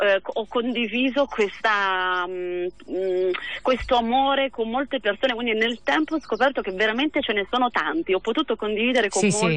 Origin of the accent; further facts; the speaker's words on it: Abruzzo, Italy; also born or lived in Milan, Italy; siccome sono nata a Milano, la mia prima parte di la mia infanzia è stata meno a contatto con la natura, poi ho avuto la fortuna che i miei genitori si trasferissero in Abruzzo